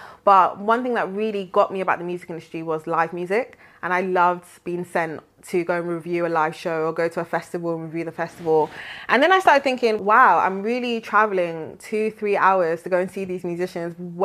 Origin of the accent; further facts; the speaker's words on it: London, United Kingdom; It was fun growing up as a kid in South London. I am very Nigerian. I'm very Nigerian Yoruba in my work ethic